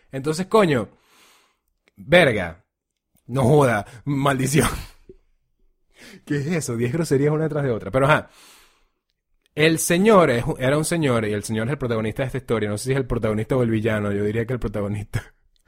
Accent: Venezuela; ¿de dónde vienes? Y tú como que, no, bueno, Venezuela. It's like, oh, Minnesota.

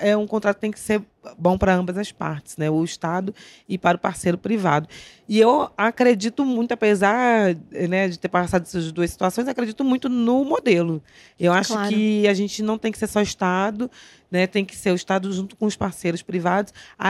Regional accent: Niterói, Rio de Janeiro, Brazil; born there; moved away; Eu estou no Piauí há 12 anos, mas eu nasci em Niterói

